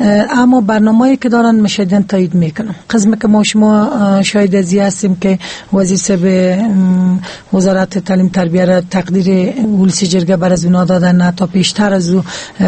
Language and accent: Persian; Paktika, Afghanistan; بالاخره به ولایت خودم که بسیار مثال خوب است که اولین ولایت میگیم که ولایت پکتیکا